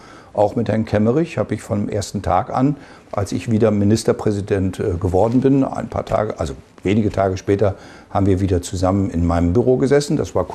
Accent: Lower Saxony, Germany; born there; oder im Teufelsmoor, wo ich geboren bin

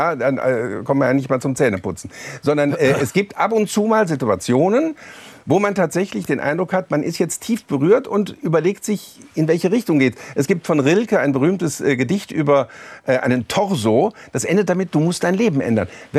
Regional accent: Rhineland, Germany; aber ich als Rheinländer feiere natürlich wahnsinnig gerne

